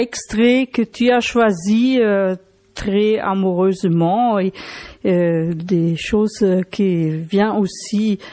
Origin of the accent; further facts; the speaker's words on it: Germany; French is a second language; Moi, je suis allemande, alors j'ai pas du tout la même expérience